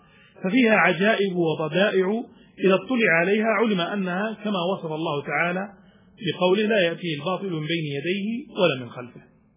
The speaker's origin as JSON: {"language": "Arabic", "country": "Saudi Arabia", "said": "في تحقيق عندنا في السعودية وفي تحقيق في مصر"}